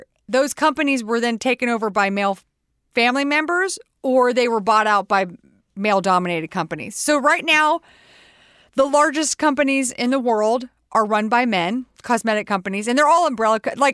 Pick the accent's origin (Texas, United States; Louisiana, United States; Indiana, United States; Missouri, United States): Texas, United States; We're both from Texas.